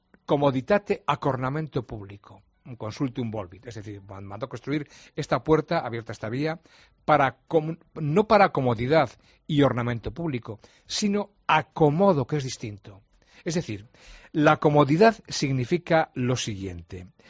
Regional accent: Valladolid, Castile and León, Spain; yo soy de Valladolid, como sabes

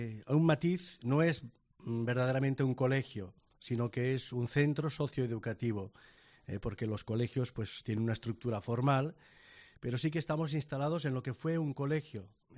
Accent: Favara, Valencian Community, Spain; accent: Catalan of Favara; yo con mi familia y con los amigos pues hablo en el catalán de Favara. Mi pueblo se llama Favara, el Favarol, le llamamos Favarol y ya está.

